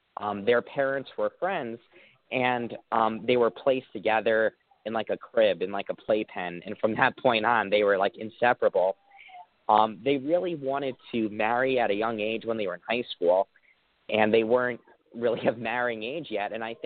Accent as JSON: {"language": "English", "town": "Westbury", "region": "New York", "country": "United States", "tie": "born or raised there", "said": "Born and raised in Nassau County in Westbury and ran for school board. I'm 25 years old."}